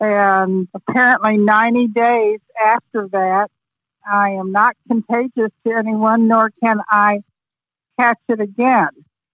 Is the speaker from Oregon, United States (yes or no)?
no; Tulsa, Oklahoma, United States; born there; I was born in Tulsa, Oklahoma.